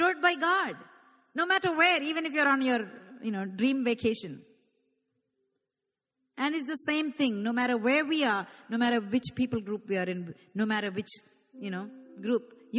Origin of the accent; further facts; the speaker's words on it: Canada; I am uniquely Canadian with my skin color and my accent.